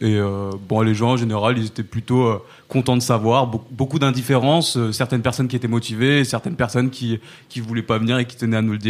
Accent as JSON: {"language": "French", "town": "Saint-Denis", "region": "Île-de-France", "country": "France", "tie": "born or raised there", "said": "j'ai grandi à Saint-Denis. J'ai fait tout mon parcours ici. Et en fait, j'ai grandi autour des problèmes."}